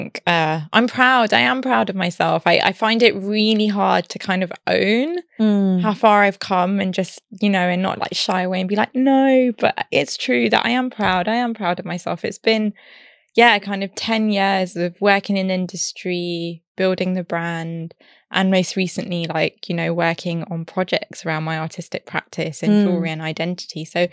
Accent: Wembley, London, United Kingdom; growing up in Wembley, going to Ealing Road with my ba, my grandma, walking up and down, hearing the music blaring, going to the mandir, seeing her jewellery, seeing my mum's jewellery

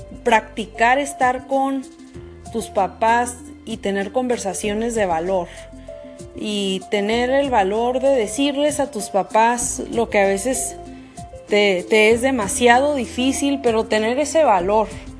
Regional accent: Mexico; México es un país norteamericano que es de donde yo soy

